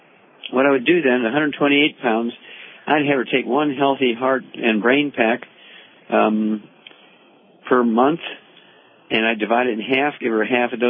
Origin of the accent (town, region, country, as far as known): Missouri, United States; born or raised there